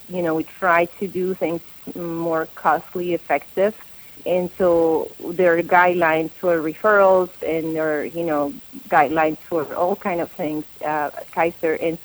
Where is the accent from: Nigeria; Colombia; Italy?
Colombia; moved away as an adult; now in United States; I grew up in Columbia, went to med school there, and then I wanted to pursue my residency training in the United States. And so I moved to the States about 15 years ago, initially to Florida